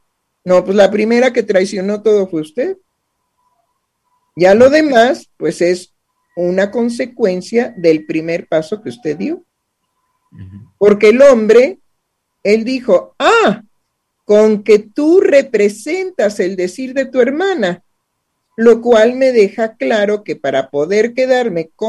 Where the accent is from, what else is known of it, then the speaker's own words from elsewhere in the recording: Mexico; Entonces, seamos claros, pues somos mexicanos, ¿no?